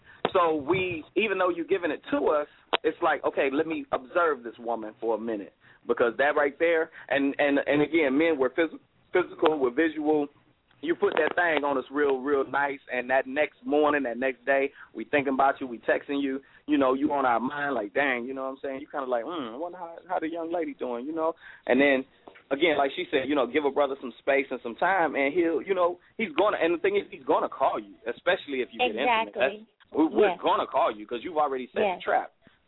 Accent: Miami, Florida, United States; I'm 305 till I die, boy. I'm from the Miami. That's how we get down.

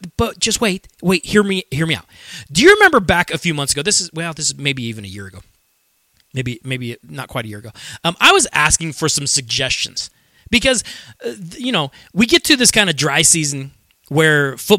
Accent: Colorado, United States; I mean, like I said, I'm from Colorado. I don't have an allegiance, to England and all that kind of stuff.

